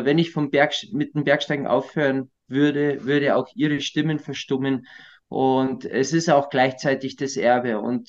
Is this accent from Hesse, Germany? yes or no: no; Palling, Bavaria, Germany; so sind wir wohlbehütet in Palling aufgewachsen und die Sehnsucht der Berge war permanent in uns